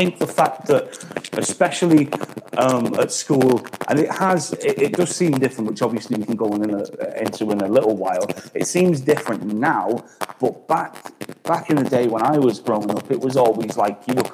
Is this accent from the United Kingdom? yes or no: yes; North West England, United Kingdom; moved away as an adult; now in Merton, United Kingdom; I moved out of my hometown like 4 years ago. I live in Merton. I'm from just outside of Manchester originally.